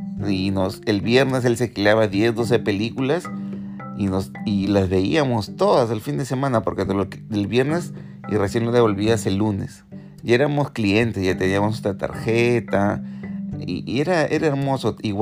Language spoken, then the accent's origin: Spanish; Peru; los que somos de Perú y me escuchan en el extranjero, los viajes a Lima